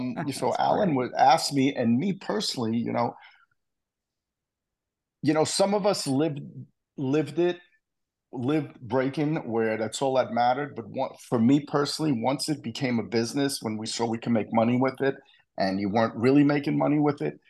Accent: Bronx, New York, United States; we just were like, oh, you know, we're kids from the Bronx.

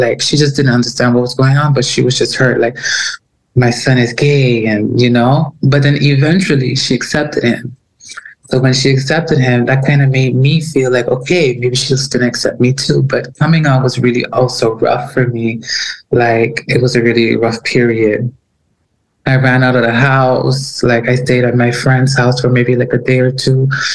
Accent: Dominican Republic; also born or lived in Curacao; You know how it is. And I was in a household of Catholic with my mom. She's Dominican, so I'm Dominican. My dad is from Curacao.

